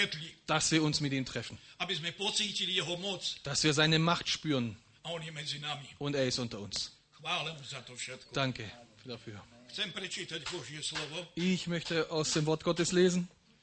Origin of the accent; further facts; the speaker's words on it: Padina, Vojvodina, Serbia; Und ich möchte nicht vergessen, was mir die Geschwister aus Padina, wo ich herkomme, gesagt haben.